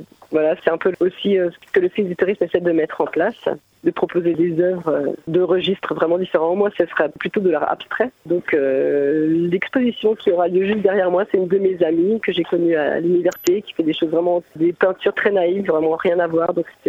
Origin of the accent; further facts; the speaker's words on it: Mamers, Pays de la Loire, France; je suis originaire de Mamers. Je suis née là-bas, j'ai grandi là-bas et mes parents y habitent encore.